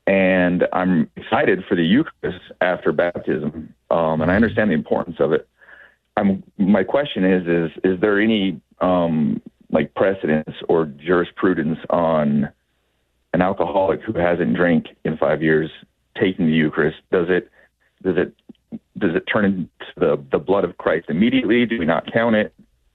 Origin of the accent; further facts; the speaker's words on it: Utah, United States; also born or lived in Afghanistan; I grew up LDS. I grew up Mormon in Utah.